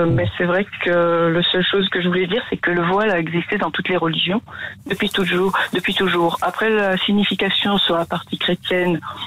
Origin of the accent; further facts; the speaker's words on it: France; Moi, je suis née en France, j'ai toujours été ici